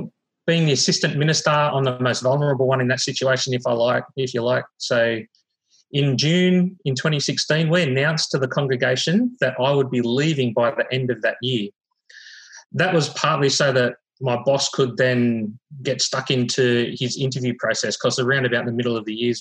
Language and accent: English; Wollongong, New South Wales, Australia; Sure. I grew up in Wollongong. My dad worked at BHP down there. So I grew up going to school there.